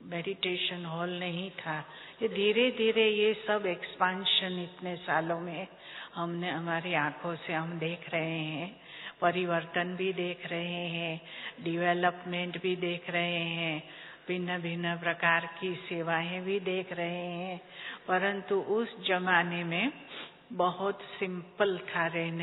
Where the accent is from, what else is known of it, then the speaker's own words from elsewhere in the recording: Mumbai, Maharashtra, India; हम मुंबई से हैं